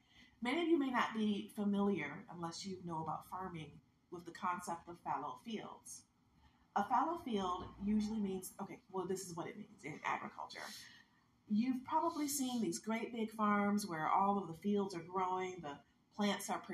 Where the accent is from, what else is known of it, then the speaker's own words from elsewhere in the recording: Detroit, Michigan, United States; now in Warren, United States; I come from Detroit. I was born in Detroit, and I now live in Warren, Michigan.